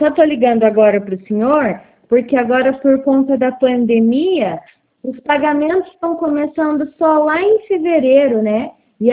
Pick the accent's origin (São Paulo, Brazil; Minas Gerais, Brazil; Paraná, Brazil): Paraná, Brazil; Cascavel; Eu sou de Cascavel.